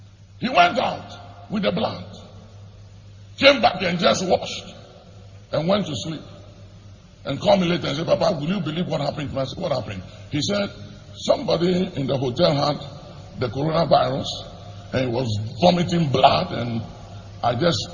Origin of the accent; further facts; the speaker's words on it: Ghana; I am a Ghanaian, and I thank God that I was born a Ghanaian, and I will remain a Ghanaian till the coming of the Lord.